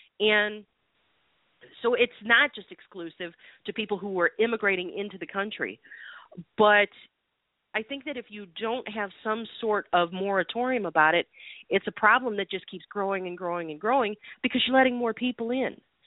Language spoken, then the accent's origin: English; United States; and I'm an American, and I have the right to say it.